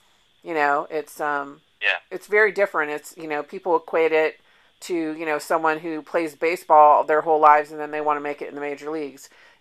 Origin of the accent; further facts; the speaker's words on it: West Coast, United States; because I was from the West Coast, and I never really had the pleasure of learning about Tough Luck.